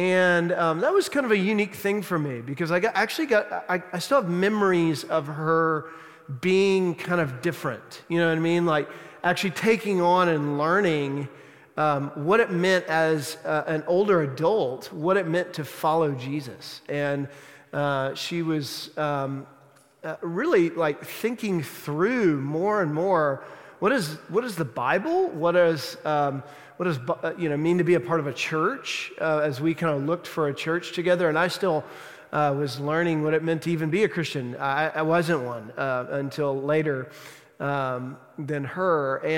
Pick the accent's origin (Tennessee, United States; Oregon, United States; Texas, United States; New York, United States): Texas, United States; Dallas; I'm originally from Texas, and I grew up as an only child, and my parents in Dallas when I was younger got separated